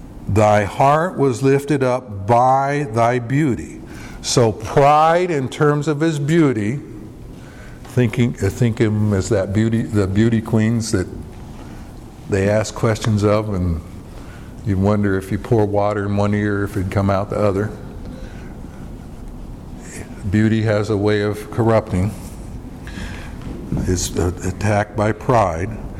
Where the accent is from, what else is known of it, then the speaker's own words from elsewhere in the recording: Junction City, Oregon, United States; When I was growing up in Junction City, there used to be a place in Bend